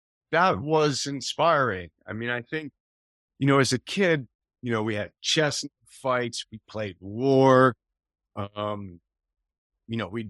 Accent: Toronto, Ontario, Canada; So I grew up in Toronto, Canada, and I played a lot of ice hockey, played basketball.

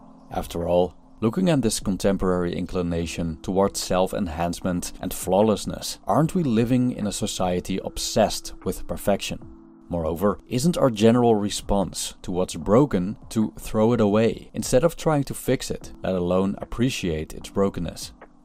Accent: Tilburg, North Brabant, Netherlands; Here's my hometown, a city of around 200,000 inhabitants in the Netherlands called Tilburg.

